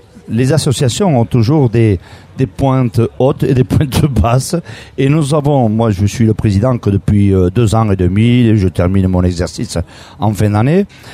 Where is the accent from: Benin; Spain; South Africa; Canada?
Spain; now in France; puisque nous sommes des Espagnols